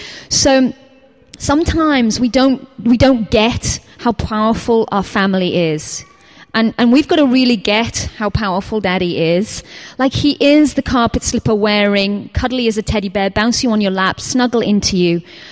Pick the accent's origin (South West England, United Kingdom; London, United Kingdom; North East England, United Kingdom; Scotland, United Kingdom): North East England, United Kingdom; Middlesbrough; I was a girl from Middlesbrough in the northeast of England.